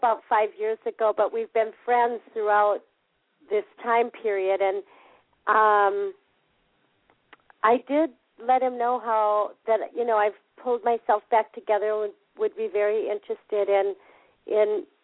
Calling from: Minnesota, United States; I'm calling from northern Minnesota.

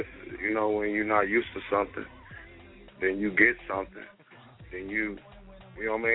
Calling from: Fayetteville, North Carolina, United States; calling from Fayetteville, North Carolina.

